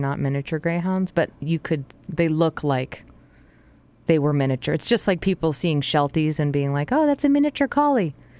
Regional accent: Massachusetts, United States; I think last year in my home state of Massachusetts, was banned finally

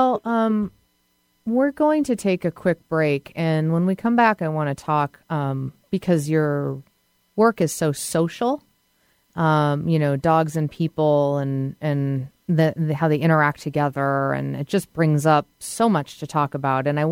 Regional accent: New England, United States; I'm from New England, so definitely check that out.

